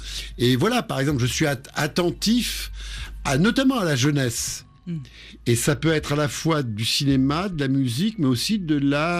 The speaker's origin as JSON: {"language": "French", "region": "Bizerte", "country": "Tunisia", "said": "Je suis Tunisien, et je suis Bizertin."}